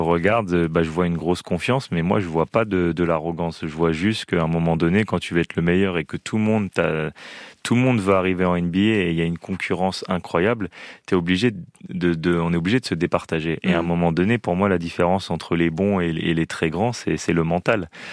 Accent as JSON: {"language": "French", "country": "France", "tie": "born or raised there", "said": "j'ai grandi en Europe."}